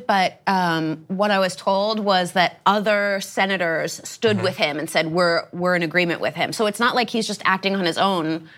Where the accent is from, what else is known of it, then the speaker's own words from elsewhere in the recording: New Jersey, United States; I mean, I'm from New Jersey, so I love that Booker said bring it.